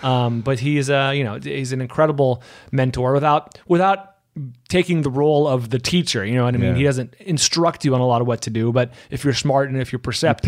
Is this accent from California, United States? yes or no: yes; California, United States; moved away as an adult; now in Los Angeles, United States; I'm from the Bay Area, San Francisco Bay Area, and came to LA in, it was 96 to go to college. I went to USC and I never went back.